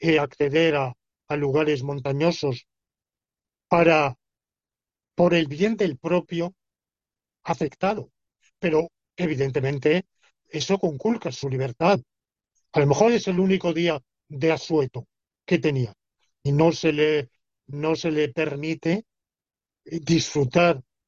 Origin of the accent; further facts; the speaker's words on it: Spain; soy un español que estoy aquí en una visita académica y mañana termina